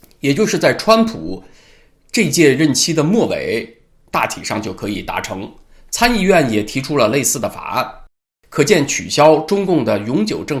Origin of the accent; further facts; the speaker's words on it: Canada; 我作为一个加拿大人是何感受